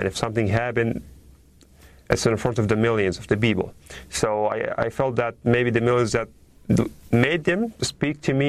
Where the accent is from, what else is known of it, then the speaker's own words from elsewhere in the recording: Deir el-Balah, Gaza Strip, Palestine; English is a second language; I'm originally from Deir el-Balah city. I'm originally from Gaza Strip.